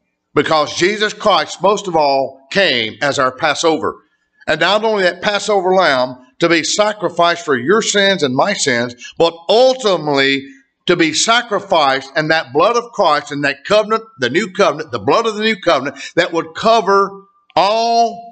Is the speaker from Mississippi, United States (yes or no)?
yes; Mississippi, United States; I come from Northeast Mississippi. I come from … country. I come from where he was born, near in Tupelo, Mississippi.